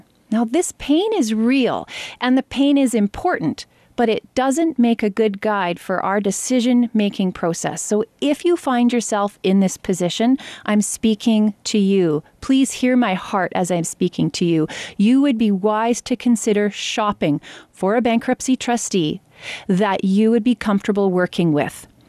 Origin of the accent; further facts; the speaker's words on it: Canada; I am so proud to be a Canadian